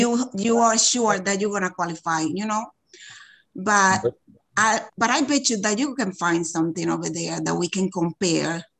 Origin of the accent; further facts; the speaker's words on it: Dominican Republic; No, I understand, because I'm from Dominican Republic and over there is the same thing.